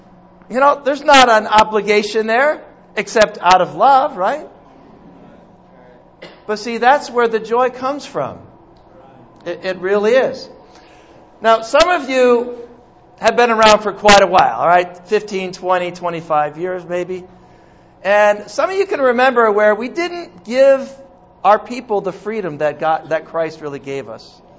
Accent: United States; Now, I come from America, and in our country, freedom is almost like a religion.

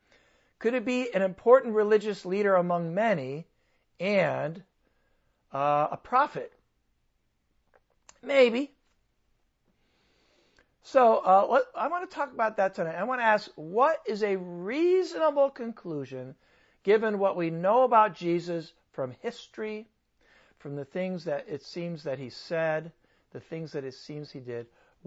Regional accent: California, United States; I'm from Southern California, so I say y'all.

